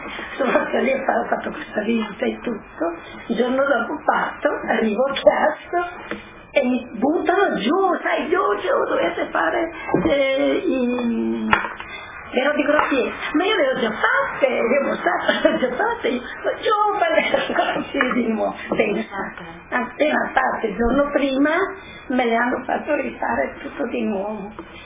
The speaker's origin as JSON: {"language": "Italian", "town": "Sondrio", "region": "Lombardy", "country": "Italy", "accent": "Sondrio dialect", "said": "a me mi ha agevolato più il mio dialetto di Sondrio, il nostro milanese, il nostro dialetto di là, parlare il francese."}